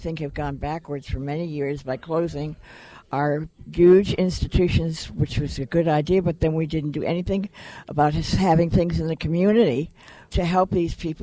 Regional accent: Connecticut, United States; And I know one of the things, I come from Connecticut, that in our homeless shelters, and I can never understand it

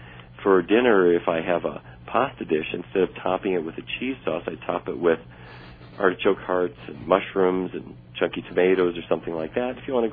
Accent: Fargo, North Dakota, United States; the people who did not eat the way I ate growing up in Fargo, North Dakota, eating bacon and sausage

